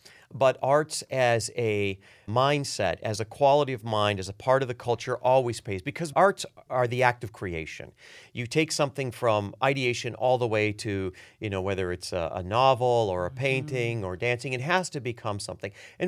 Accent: Michigan, United States; that I see here in my home state of Michigan

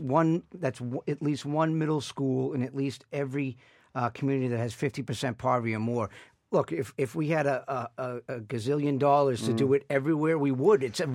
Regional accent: Newton, Massachusetts, United States; I grew up in Newton Upper Falls, which is a working class community in the city of Newton

